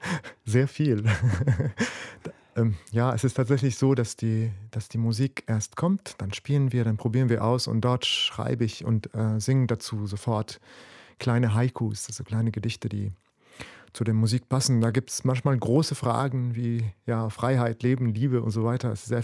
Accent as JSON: {"language": "German", "country": "Lebanon", "tie": "born or raised there", "moved": "as an adult", "lives_now": "Germany", "said": "Ich bin im Krieg in Libanon aufgewachsen und das war immer unerwartet, was am nächsten Tag kam."}